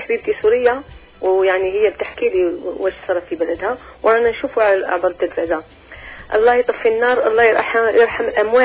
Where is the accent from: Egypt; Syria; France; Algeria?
Algeria; moved away; انا جزائريه.